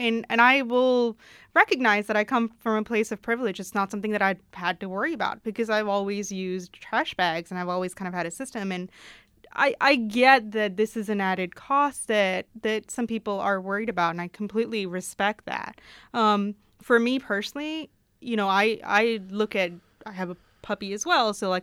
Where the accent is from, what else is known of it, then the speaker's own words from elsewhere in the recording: India; I come from India